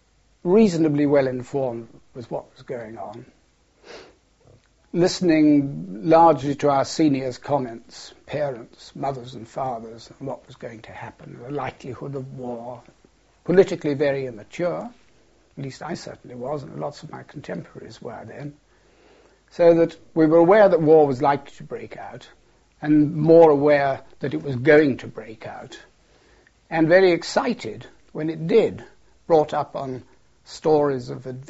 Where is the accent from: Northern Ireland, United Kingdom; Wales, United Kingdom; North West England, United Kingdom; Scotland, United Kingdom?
North West England, United Kingdom; Southport; born there; I was born in Southport in Lancashire.